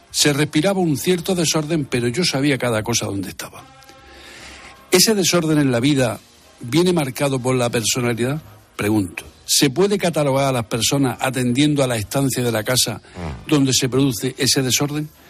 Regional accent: Arboleas, Andalusia, Spain; y en mi pueblo, en Arbolea, había 2 grados

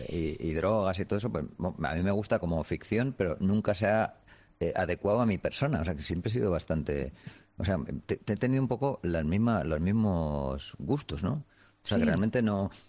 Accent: Spain; Sí, en España somos muy envidiosos

